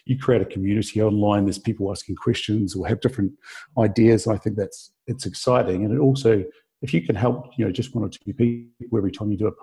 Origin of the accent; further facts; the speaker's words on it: New Zealand; now in London, United Kingdom; Yeah, I suppose it all started growing up in New Zealand.